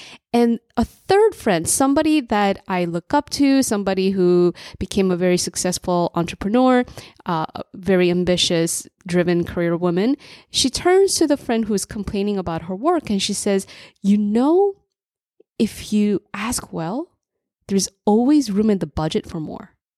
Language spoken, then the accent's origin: English; New Jersey, United States; And throughout my childhood, when I was a latchkey immigrant kid growing up in New Jersey